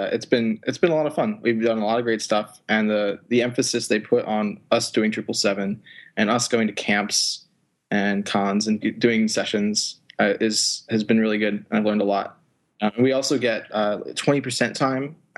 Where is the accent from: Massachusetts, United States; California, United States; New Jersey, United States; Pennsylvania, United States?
Pennsylvania, United States; Philadelphia; I'm from Philadelphia. I grew up in the suburbs of Philly and moved to the city 4 or 5 years ago.